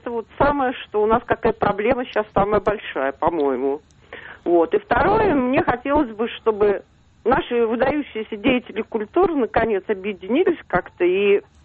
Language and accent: Russian; Cherepovets, Vologda Oblast, Russia; Я из Череповца, есть такой город.